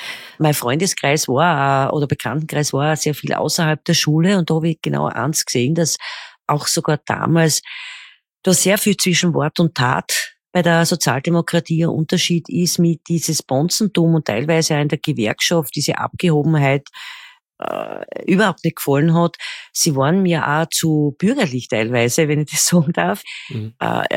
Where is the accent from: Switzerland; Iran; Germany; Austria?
Austria; wie man bei uns in Österreich sagt.